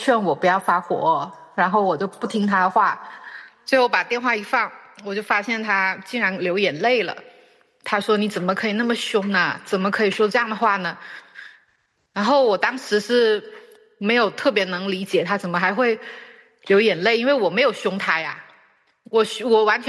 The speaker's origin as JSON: {"language": "Chinese", "country": "China", "said": "因为我中国人的思维就是我付了钱"}